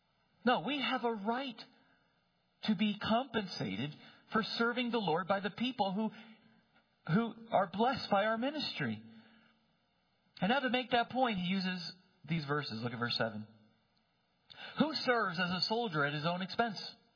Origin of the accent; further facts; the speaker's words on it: New Jersey, United States; Anyway, I'm from New Jersey. We don't have barns.